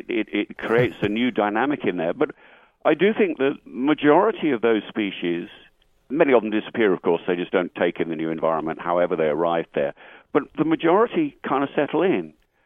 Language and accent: English; United Kingdom; I'm a Brit, you know, I can think in those terms